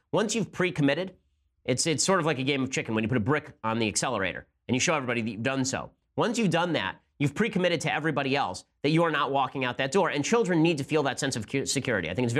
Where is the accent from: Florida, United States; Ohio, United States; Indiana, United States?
Indiana, United States; born or raised there; also born or lived in Chicago, Illinois